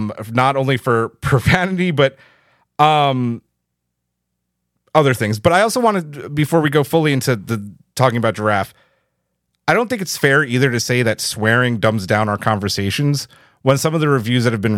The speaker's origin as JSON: {"language": "English", "town": "Queens", "region": "New York", "country": "United States", "also_born_or_lived": "Long Island", "lives_now": "Philadelphia, United States", "said": "I'm from Queens, then Long Island, and I live in Philly."}